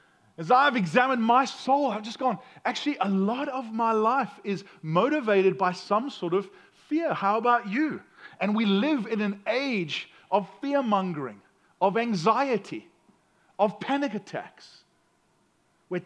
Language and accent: English; South Africa; I'm American, but I'm from South Africa, and that means I have an accent that makes me sound smarter than I really am.